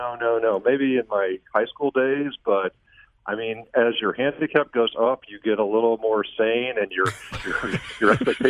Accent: Cape Girardeau, Missouri, United States; So growing up in Cape Girardeau

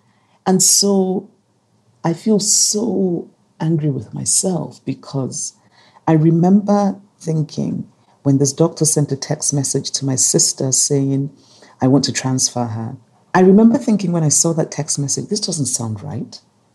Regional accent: Anambra, Nigeria; She was on the basic education board of my home state, Anambra, and she loved her job.

